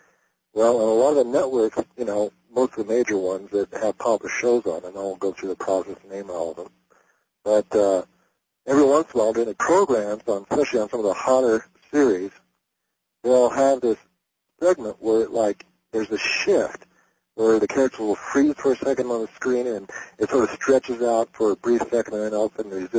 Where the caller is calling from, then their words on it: Reno, Nevada, United States; from Reno, Nevada.